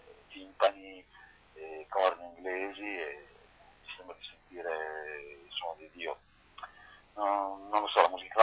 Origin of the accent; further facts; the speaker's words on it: Emilia-Romagna, Italy; Io vengo dalla Romagna e purtroppo quello che viene dal mio territorio è deflagrazione